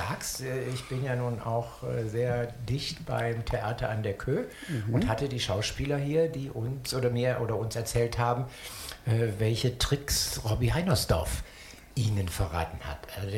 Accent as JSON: {"language": "German", "region": "Rhineland", "country": "Germany", "said": "Wir sind Rheinländer und das Du geht ja mal ganz schnell."}